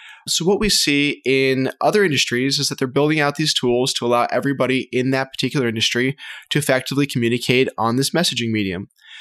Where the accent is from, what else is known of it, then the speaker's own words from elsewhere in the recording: Florida, United States; So I grew up in South Florida and went to the University of Florida for school as well.